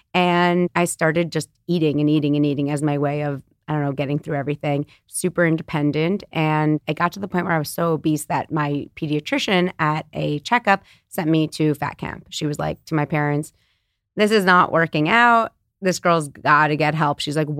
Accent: New York City, New York, United States; But I'm born and raised in New York City on the Upper West Side.

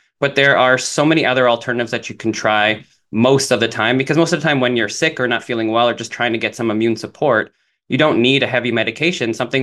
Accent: Toronto, Ontario, Canada; I grew up in Toronto

